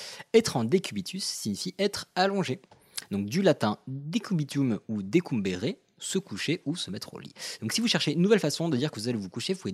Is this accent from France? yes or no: no; Morocco; je rappelle que je suis marocain donc j'ai le droit de faire.